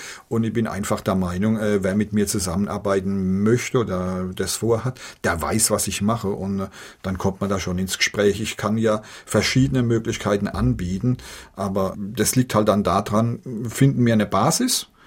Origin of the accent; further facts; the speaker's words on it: Edenkoben, Rhineland-Palatinate, Germany; born there; In der Pfalz, genau.